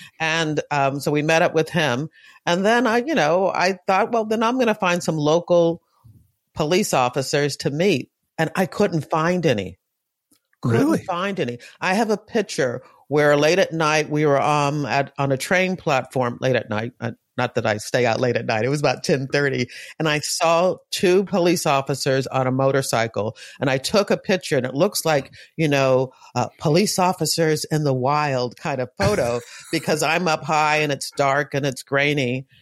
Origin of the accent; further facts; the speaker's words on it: Virginia, United States; And I tell people I'm from Virginia, but as you can tell, I'm cosmopolitan.